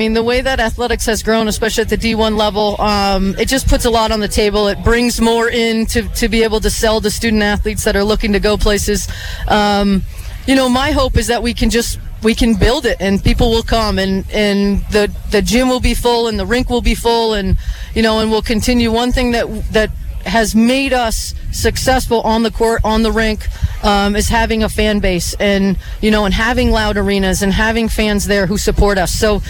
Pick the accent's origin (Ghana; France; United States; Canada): United States; Essex Junction, Vermont; I mean, and I'm from Essex Junction, grew up watching UVM women's basketball when I was a kid, and really that was my drive to go and wear Vermont on my chest.